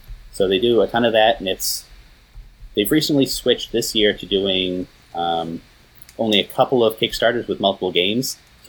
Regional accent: Massachusetts, United States; turns out we're both from Southern Mass.

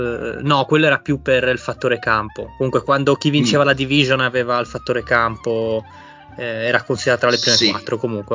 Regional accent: Liguria, Italy; io sono ligure, lo sapete, il mugugno è insito in me.

